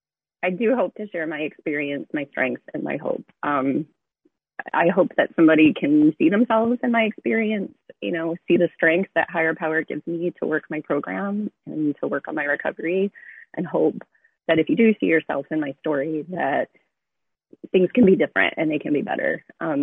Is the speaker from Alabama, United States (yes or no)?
no; Michigan, United States; born there; now in Delaware, United States; So I'm 43. I was born in Michigan. Now I live in Delaware, moved all over with my husband.